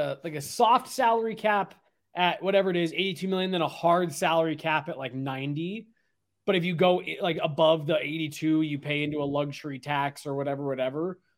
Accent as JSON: {"language": "English", "town": "Denver", "region": "Colorado", "country": "United States", "tie": "born or raised there", "said": "it was great being a kid growing up in Denver"}